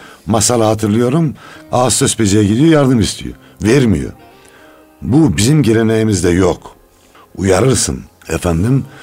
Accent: Osmaniye, Turkey; Ben Çukurovalıyım, Osmaniyeliyim.

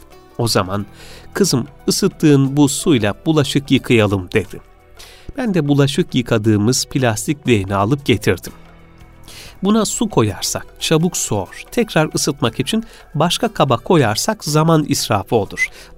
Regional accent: Kayseri, Turkey; born there; Kayseri doğumluyum. Çok mutlu bir çocukluk geçirdim. Allah'a binlerce şükür olsun. İslam'ı yaşayan bir aile içinde büyüdüm.

